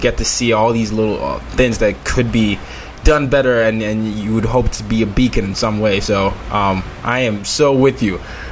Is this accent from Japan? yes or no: no; Nigeria; I'm Nigerian, so, you know, I felt that as a West African.